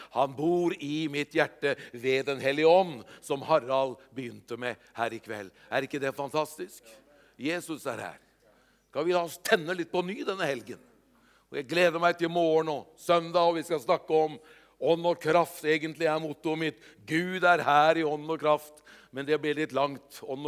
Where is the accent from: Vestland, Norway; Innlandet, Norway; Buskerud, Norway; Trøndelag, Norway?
Buskerud, Norway; Hokksund; så ble jeg gateevangelist, faktisk. Hjemme i Hokksund.